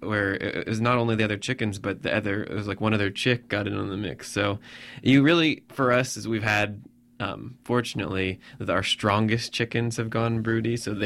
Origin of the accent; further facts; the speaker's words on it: Midwest, United States; I feel like I grew up in the Midwest, you know, white bread and potatoes.